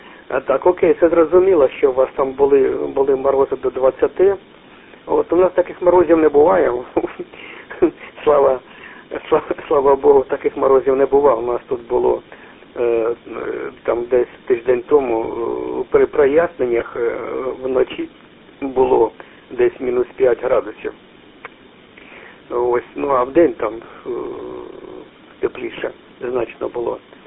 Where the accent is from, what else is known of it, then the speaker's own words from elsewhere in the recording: Kharkiv Oblast, Ukraine; Ukrainian is a second language; може, моя українська не досить гарна, от я сам родом із Східної України, із Харківської області.